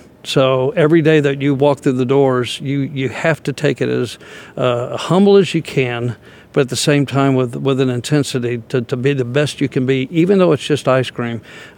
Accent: San Antonio, Texas, United States; I grew up in San Antonio.

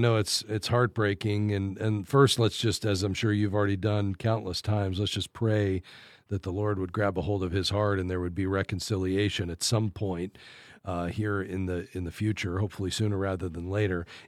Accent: Fort Lauderdale, Florida, United States; Let's go to Fort Lauderdale, my hometown.

